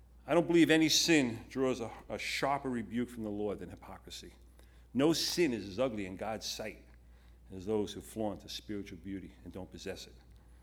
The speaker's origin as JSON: {"language": "English", "town": "Brooklyn", "region": "New York", "country": "United States", "said": "Isn't that funny? I'm from Brooklyn, so forget about it."}